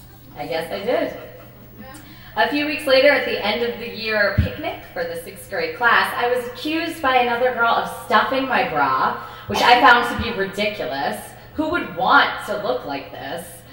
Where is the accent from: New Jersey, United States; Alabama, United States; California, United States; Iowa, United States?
New Jersey, United States; Melissa and I had been laying out in her yard. I'm from New Jersey.